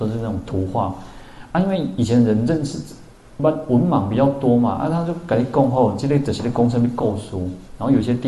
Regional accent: Taiwan; 然后你看现在我们台湾人哦，台湾人其实尤其台北，我觉得台北最特别。

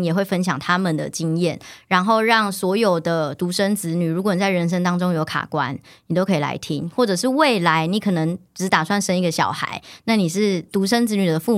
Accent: Taichung, Taiwan; now in Taipei, Taiwan; 然后呢我就我是台中人，然后就一路向往着要进入这个可能媒体产业，然后来到台北

